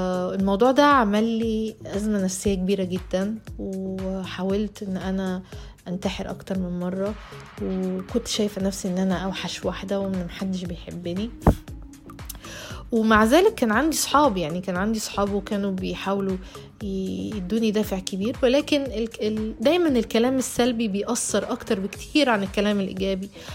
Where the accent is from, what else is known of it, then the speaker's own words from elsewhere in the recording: Egypt; accent: Egyptian; Arabic is a second language; بقيت اتكلم سعودي، ما بقيتش عايز اتكلم مصري، بقيت اتكسف، ما بقيتش احب ان انا مصرية